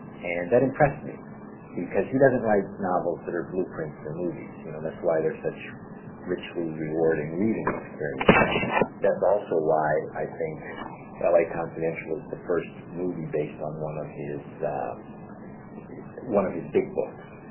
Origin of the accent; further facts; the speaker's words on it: Los Angeles, California, United States; I grew up in Los Angeles. I've always wanted to make a picture that deals with the city of my childhood memories.